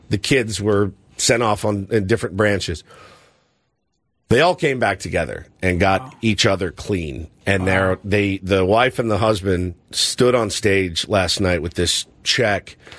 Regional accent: Dallas, Texas, United States; but I am from Dallas, and I was born and raised in Dallas

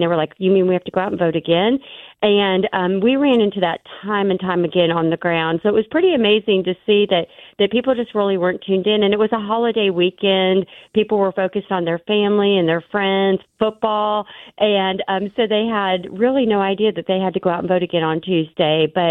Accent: Kentucky, United States; So this district in Tennessee borders my home state of Kentucky. And so we took a team of about 25 Kentuckians down

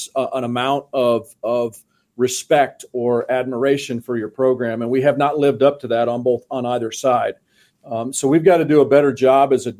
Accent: Kansas, United States; You know, growing up in Kansas, but not in Wichita, man, Gene Stephenson was right up there with guys like Bill Snyder

